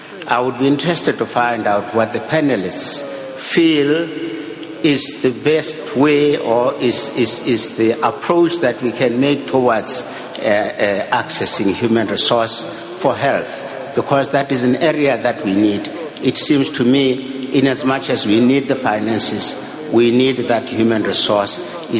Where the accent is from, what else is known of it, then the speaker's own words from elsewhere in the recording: Lesotho; I come from Lesotho.